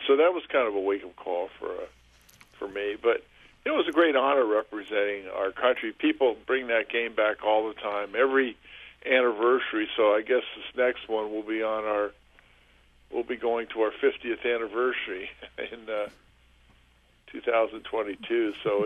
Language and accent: English; Mansfield, United States; I played for Buffalo, which was owned by a gentleman from my hometown of Mansfield